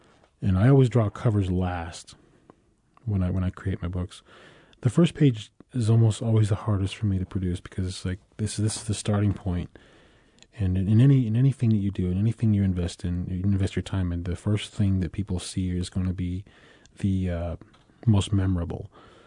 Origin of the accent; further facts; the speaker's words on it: Navajo Nation, United States; It's sort of represents where I grew up and on the Navajo Reservation.